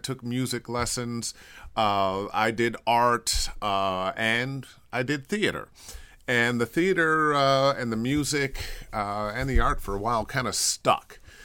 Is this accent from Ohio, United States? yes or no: yes; Cleveland, Ohio, United States; And I grew up in Cleveland, Ohio, and there's a community, not just theater, but a community spot called Caramu House.